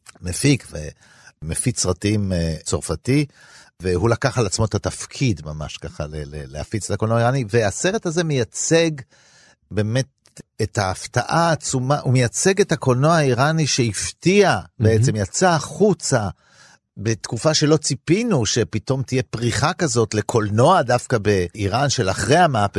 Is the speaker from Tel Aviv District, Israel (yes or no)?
yes; Ramat Gan, Tel Aviv District, Israel; accent: Ramat Gan; אני אספר את התקציר במבטא הרמתגני שלי.